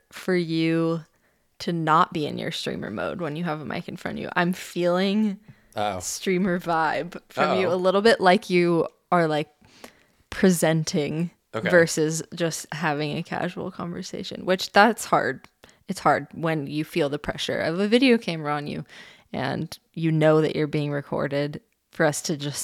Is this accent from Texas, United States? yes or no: no; California, United States; We're from the Bay Area originally. We've been here about 6 years.